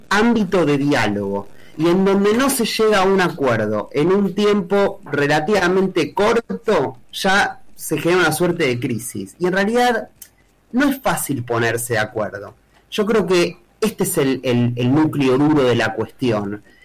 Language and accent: Spanish; Argentina; te diría que es el desafío más complejo que como argentinos y argentinas tenemos que enfrentar